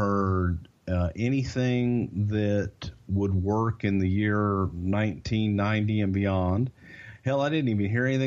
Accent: Texas, United States; Now, I'm a Southerner. I'm from Texas.

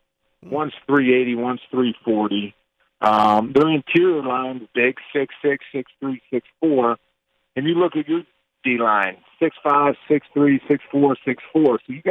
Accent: Pittsburgh, Pennsylvania, United States; I'm from Pittsburgh, Pennsylvania. I wanted to go to Penn State.

